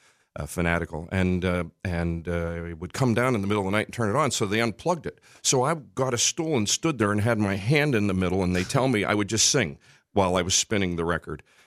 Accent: Punxsutawney, Pennsylvania, United States; I'm the only person you've ever met from Punxs

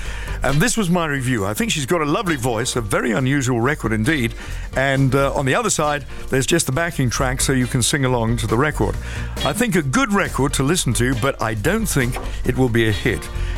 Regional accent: Bournemouth, South West England, United Kingdom; This comes from John Roberts in Ringwood, very near Bournemouth, my hometown.

